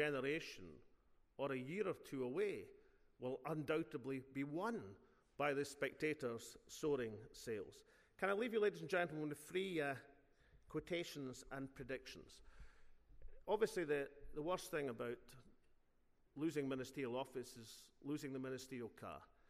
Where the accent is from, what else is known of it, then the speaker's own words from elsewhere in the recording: Scotland, United Kingdom; I'm a Scottish Presbyterian